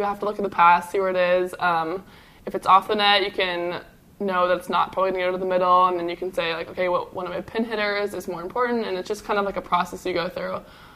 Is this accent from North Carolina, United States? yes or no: yes; North Carolina, United States; also born or lived in San Francisco / Indiana; now in Los Angeles, United States; I've moved around a lot. I was born in San Francisco and then moved to Indiana twice and then moved to North Carolina. So I'm kind of like a mix of the Midwest, Southwest, I guess.